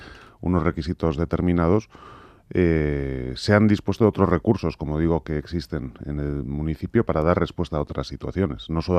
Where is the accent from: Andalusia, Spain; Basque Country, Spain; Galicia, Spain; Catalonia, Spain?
Basque Country, Spain; San Sebastián; yo creo que ha sido irrespetuosa absolutamente y ofensiva para los que somos donostiarras